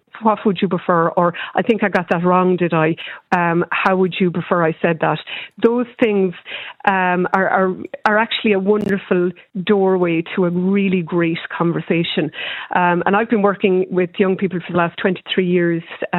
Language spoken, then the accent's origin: English; Ireland; I grew up in Ireland in the 70s and 80s